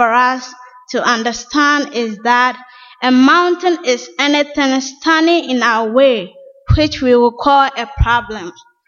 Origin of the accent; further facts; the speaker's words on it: Ghana; now in United States; When I came from Ghana to the United States